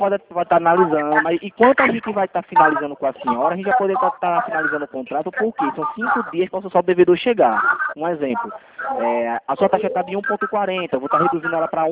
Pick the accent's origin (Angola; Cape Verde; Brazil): Brazil; Recife, Pernambuco; Não, sou de Recife.